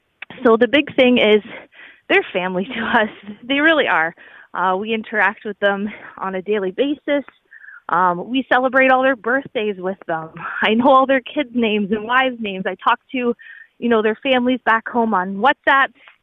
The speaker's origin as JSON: {"language": "English", "town": "Norfolk County", "region": "Ontario", "country": "Canada", "tie": "born or raised there", "said": "Yeah, I am Norfolk County born and raised. I love it here. It's really cool. I never really left. I did go away to school, but I was glad to come back and start a family here."}